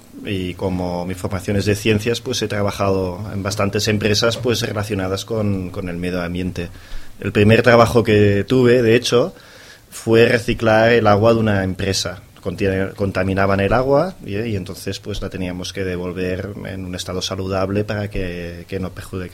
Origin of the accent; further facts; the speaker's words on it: Reus, Catalonia, Spain; als pobles que hi ha al voltant de Reus, que és on jo sempre he viscut.